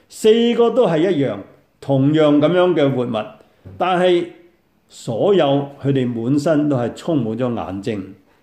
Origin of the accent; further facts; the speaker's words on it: China; 所以我哋中国人话一double牛力啊